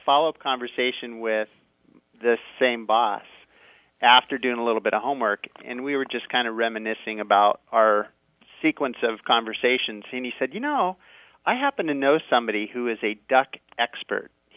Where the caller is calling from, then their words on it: San Diego, California, United States; I'm calling from San Diego.